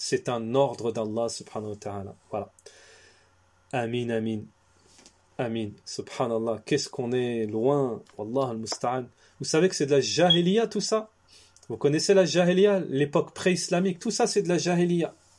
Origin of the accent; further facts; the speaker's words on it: Algeria; Ça fait 50 millions chez nous en Algérie.